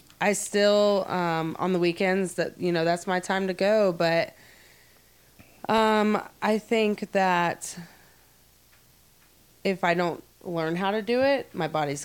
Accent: Woodstock, Georgia, United States; I got sober out in Norcross. I'm originally from Woodstock. Well, when I moved back to Woodstock

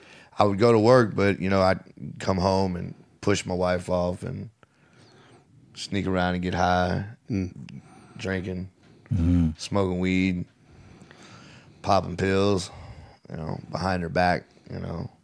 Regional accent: Orlando, Florida, United States; Like, you know, I'm from Orlando, Pine Hills, so from the west side of Orange County.

